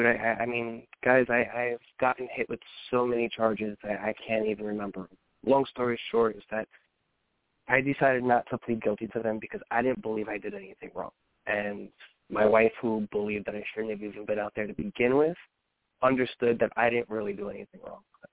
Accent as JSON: {"language": "English", "town": "Jersey City", "region": "New Jersey", "country": "United States", "said": "I'm originally from Hudson County, New Jersey, Jersey City. I moved to Hunterdon County, New Jersey, about 5 years ago"}